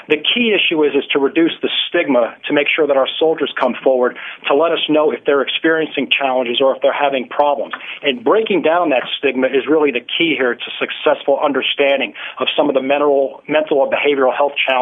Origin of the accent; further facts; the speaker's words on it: New York, United States; No, I grew up in New York, actually.